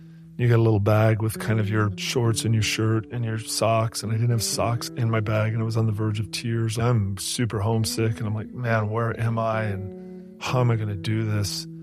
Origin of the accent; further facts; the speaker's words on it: Wisconsin, United States; I had an unbelievable childhood. I grew up in Wisconsin in a small Midwest town